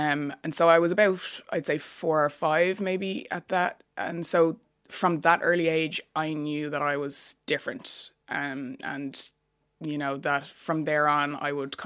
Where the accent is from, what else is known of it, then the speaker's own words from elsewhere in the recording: Ireland; I am brown, you know. None of us chose the colour of our skin. You know, at the end of the day, like, I was born and raised here in Ireland the same as you were.